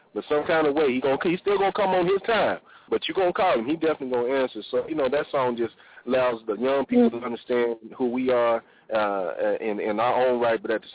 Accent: Springfield, Missouri, United States; I'm from Missouri, Springfield, Missouri, a small middle western town. You know, I grew up with that homestyle, living Bible Belt country

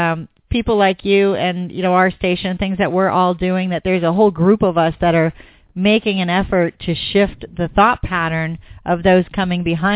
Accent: Sarasota, Florida, United States; I'm from Sarasota myself. I've lived there 36 years

